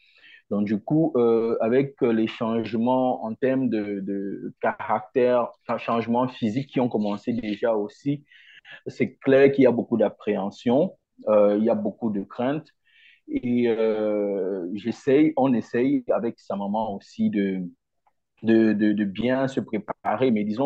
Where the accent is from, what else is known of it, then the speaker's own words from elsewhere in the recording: Cameroon; je suis Camerounais, âgé de 42 ans.